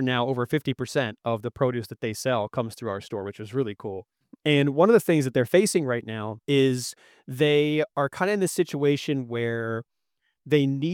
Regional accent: York County, United States; I also, maybe that's part of my York County, because I grew up in York County, and maybe that got to me too.

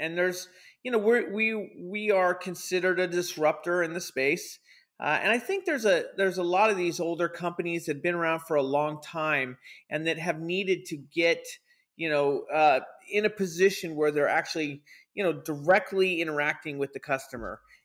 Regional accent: California, United States; So it's really kind of difficult to say exactly where we're from, but I'm from California.

